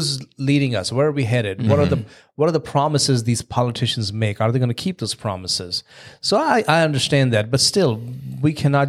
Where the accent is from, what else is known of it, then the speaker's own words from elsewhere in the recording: India; the times that I grew up in India, you know, going to school in the 70s and the 80s.